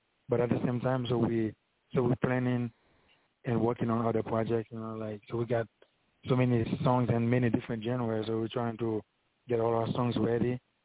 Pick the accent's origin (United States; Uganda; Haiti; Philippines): Haiti; So when I was growing up in Haiti, I used to hang out with some of the guys in my neighborhood that used to do music.